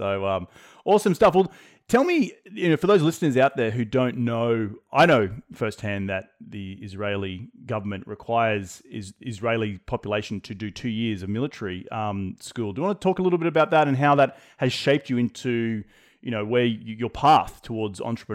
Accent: Australia; now in United States; growing up in Australia

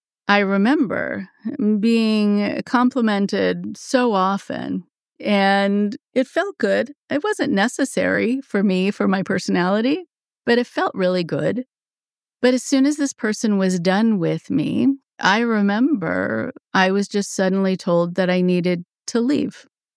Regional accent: California, United States; it's like when growing up in California, we'd sometimes go to the ocean

